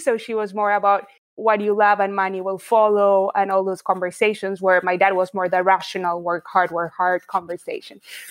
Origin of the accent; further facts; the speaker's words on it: Buenos Aires, Argentina; So I grew up in Buenos Aires, Argentina. That's where I'm from.